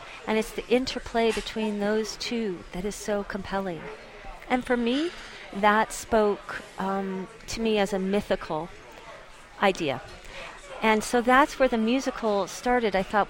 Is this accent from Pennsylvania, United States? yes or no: no; Colorado, United States; also born or lived in New York City; now in New Mexico, United States; I moved from New York City to, I'm from Colorado, but moved to New Mexico in 2001. And New Mexico's really changed me as an artist in many, many ways.